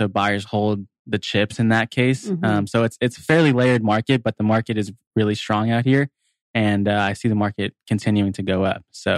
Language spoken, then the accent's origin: English; Phoenix, Arizona, United States; Born and raised in Phoenix, Arizona. My parents and grandparents from here. So we date back long bloodline in Phoenix and went to ASU.